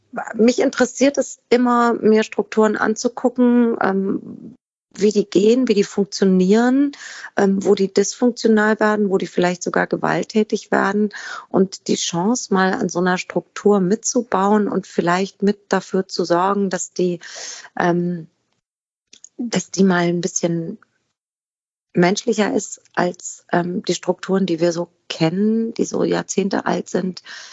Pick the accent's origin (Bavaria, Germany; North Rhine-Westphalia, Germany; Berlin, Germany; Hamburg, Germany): Hamburg, Germany; ich als Hamburgerin